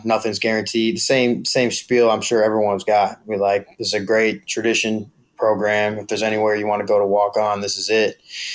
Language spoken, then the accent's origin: English; Franklin, Wisconsin, United States; But I grew up in Franklin, Wisconsin. It's a southeast suburb of Milwaukee. And grew up, I was a big Packer fan.